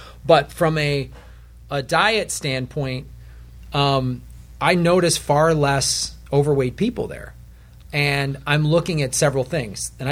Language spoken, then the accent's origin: English; Wisconsin, United States; I grew up in Wisconsin. Glass of milk, you know.